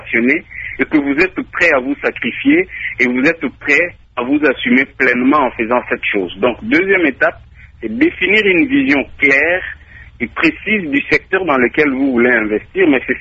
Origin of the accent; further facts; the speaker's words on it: DR Congo; on a été par exemple chez nous en RDC